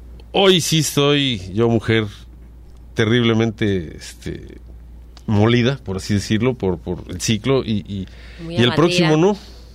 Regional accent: Mexico; yo lo comento como mexicano y como ejemplo que hay en otros países también.

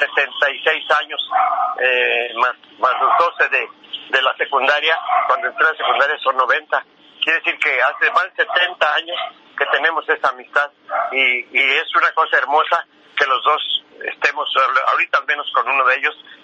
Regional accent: Guadalajara, Jalisco, Mexico; born there; que mi familia se trasladara del estado de Michoacán a Guadalajara, Jalisco. Entonces, a los 2 o 3 años que estaban en Guadalajara, fue cuando nací yo en Guadalajara.

